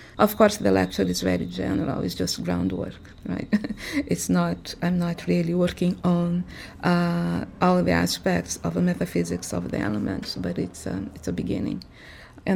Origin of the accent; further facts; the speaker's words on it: Rio de Janeiro, Brazil; also born or lived in United States; Vila Aliança, where I grew up in Rio de Janeiro. And then I lived in the U.S. for 18 years.